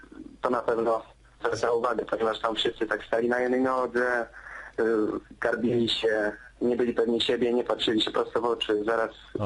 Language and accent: Polish; Lipowa, Silesian Voivodeship, Poland; jestem z okolic Lipowa, z Żywca, z takiej wioski Lipowa.